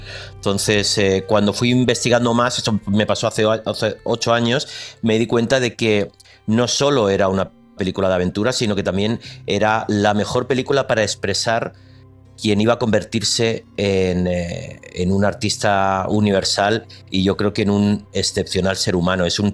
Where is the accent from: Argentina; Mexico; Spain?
Spain; Por supuesto, aproveché para leerme El Quijote, que no me lo había leído como tantísimos españoles, pues igual, comentario de texto en el instituto y poco más.